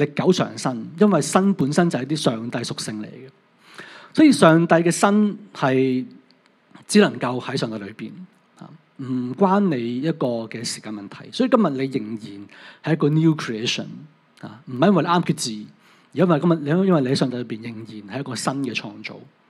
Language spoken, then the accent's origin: Chinese; Hong Kong; 即是我们香港这边就说不要惯